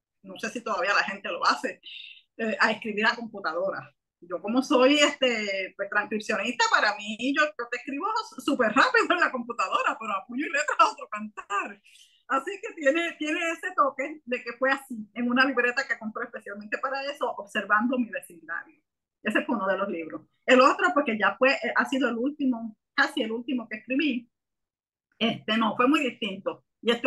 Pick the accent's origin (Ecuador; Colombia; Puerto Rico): Puerto Rico; Rincón; Y soy de Puerto Rico, de Rincón, Puerto Rico